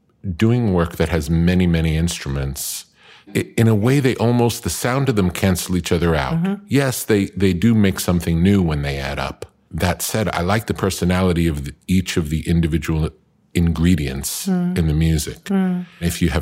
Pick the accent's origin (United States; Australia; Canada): United States; Long Beach, New York; now in Malibu, United States; Long Beach was about an hour outside of Manhattan.